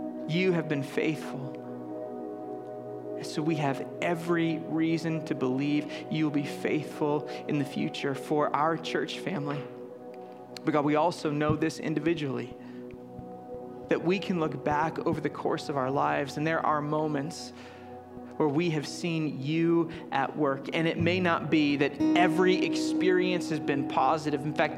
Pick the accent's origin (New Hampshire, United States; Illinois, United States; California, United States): Illinois, United States; Chicago; Like I grew up, born and raised in Chicago. I'd never seen a mountain before.